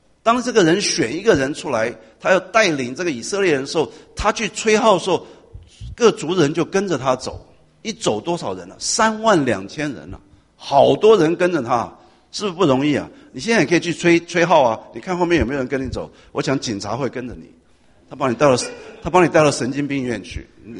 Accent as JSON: {"language": "Chinese", "country": "Taiwan", "said": "我是从台湾来啊，我们在台湾叫当兵"}